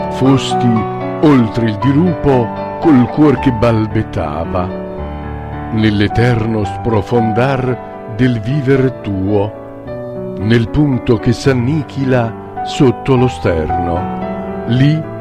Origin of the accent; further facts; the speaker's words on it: Saviano, Campania, Italy; born there; l'ho dedicata a degli amici miei che sono al mio paesino, a Saviano, dove sono nato.